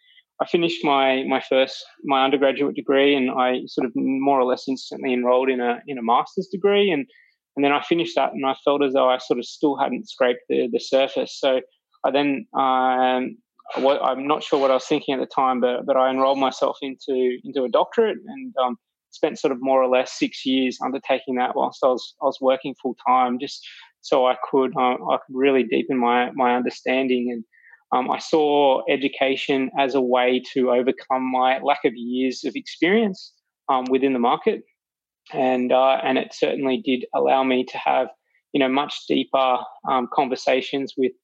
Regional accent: Sydney, New South Wales, Australia; I was born and raised in Sydney.

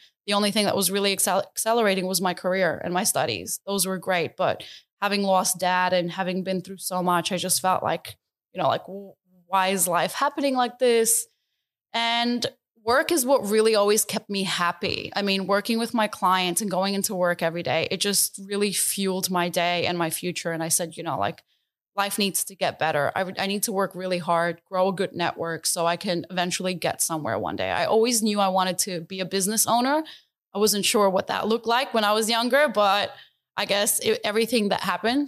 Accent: New York City, New York, United States; also born or lived in Albania; now in Australia; I was born in Albania, but I left Albania when I was a few months old. Mm-hmm. So I guess I'm fully American at this point. But I grew up in New York City, in the Bronx specifically.

